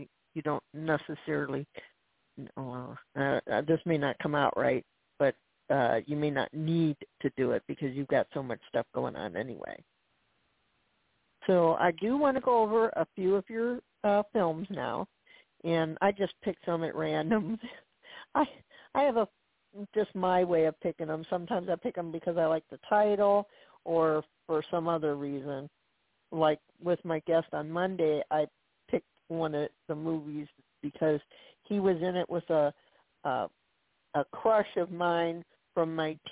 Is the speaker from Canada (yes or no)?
no; Ohio, United States; Now, you live in Garfield Heights, Ohio. That's my home state.